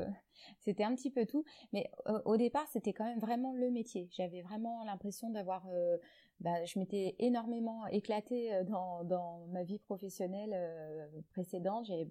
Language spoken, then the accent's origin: French; central France, France; now in Dijon, France; Je suis originaire moi du centre de la France et j'ai atterri dans la région de l'Est, au secteur de Dijon, pour mes études.